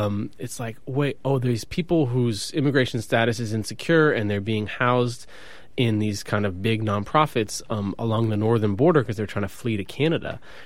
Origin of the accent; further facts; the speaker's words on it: Kabul, Afghanistan; But not me. I'm from Kabul. That's a pretty big city. Yeah, I was the cute speech and debate kid from Afghanistan, so everyone was cool with me. You know, I'm Muslim